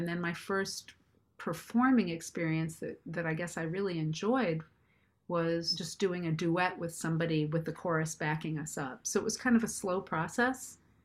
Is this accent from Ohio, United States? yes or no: no; New York, United States; where I grew up in New York, I was really involved with folk music.